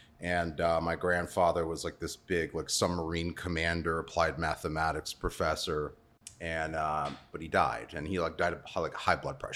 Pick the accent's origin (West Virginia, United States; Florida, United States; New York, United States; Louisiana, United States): New York, United States; so I'm from New York. Grew up in Long Island mainly.